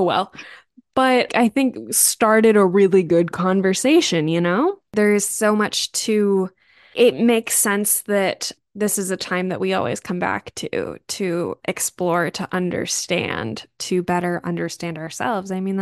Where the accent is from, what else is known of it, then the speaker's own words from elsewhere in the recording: Maryland, United States; I grew up in Maryland, which is the East Coast is obsessed with talking about being the birthplace of the revolution